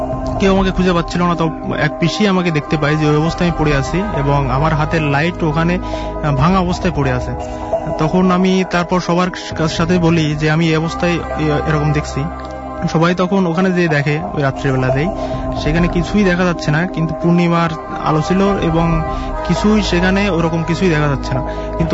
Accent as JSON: {"language": "Bangla", "region": "Khulna Division", "country": "Bangladesh", "tie": "born or raised there", "said": "আমি আসছি মহাকালী থেকে এবং আমার গ্রামের বাড়ি বাগেরহাট জেলার ষাটতলা গ্রামে।"}